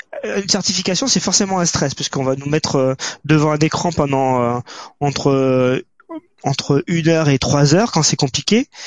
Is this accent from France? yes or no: yes; France; Alors moi, j'ai de la chance. En tant que français, je sais pas si c'est pareil au Québec.